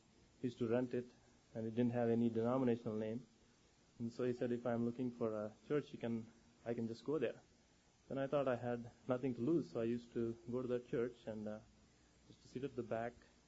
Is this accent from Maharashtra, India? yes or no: no; Guntur, Andhra Pradesh, India; born there; I come from a Christian family. I was born in South India. It's called Guntur. My grandparents are Christians, and my dad comes from a Christian family. My mom, she has a Hindu background.